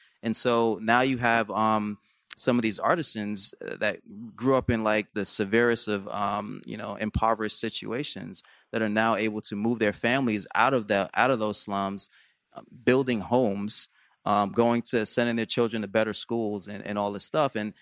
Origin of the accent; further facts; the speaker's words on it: New York, United States; I grew up in New York, so I don't know if everyone knows what a bodega is, but it's like a corner store